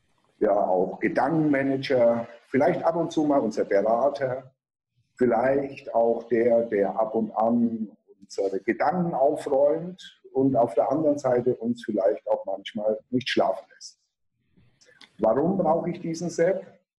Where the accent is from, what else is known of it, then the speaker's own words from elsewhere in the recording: Ansbach, Bavaria, Germany; Ich stamme ursprünglich aus Ansbach. Ansbach liegt zwischen Nürnberg und Würzburg.